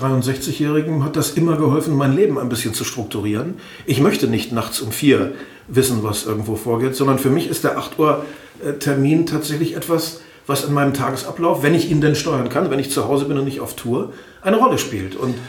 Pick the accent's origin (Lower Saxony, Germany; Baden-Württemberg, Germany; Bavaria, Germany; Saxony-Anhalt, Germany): Lower Saxony, Germany; Osnabrück; der VfL Osnabrück, da wo ich aufgewachsen bin.